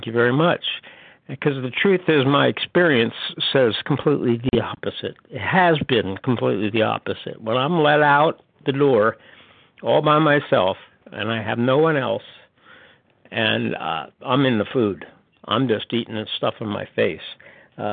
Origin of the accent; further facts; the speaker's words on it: North Carolina, United States; North Carolina.